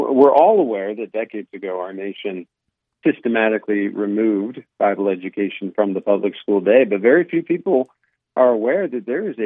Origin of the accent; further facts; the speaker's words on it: Van Wert, Ohio, United States; a community in Northwest Ohio, my hometown of Van Wert, Ohio.